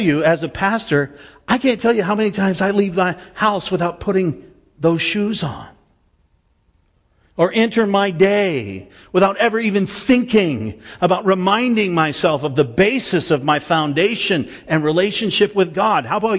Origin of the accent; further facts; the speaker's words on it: Nevada, United States; I grew up in Northern Nevada, where Mormonism is very prevalent.